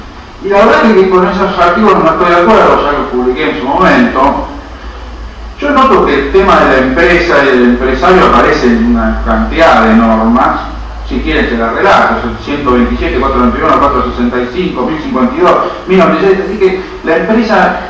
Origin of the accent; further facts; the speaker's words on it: Mar del Plata, Buenos Aires Province, Argentina; Vengo de Mar del Plata, como se habrán dado cuenta.